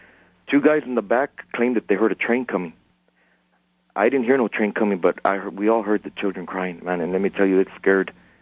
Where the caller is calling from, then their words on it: San Antonio, Texas, United States; I'm calling from San Antonio.